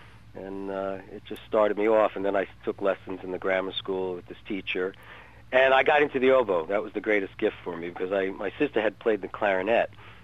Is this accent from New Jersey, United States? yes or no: yes; North Bergen, New Jersey, United States; I grew up in and was born in Jersey City, New Jersey. Always that was close to the Holland Tunnel.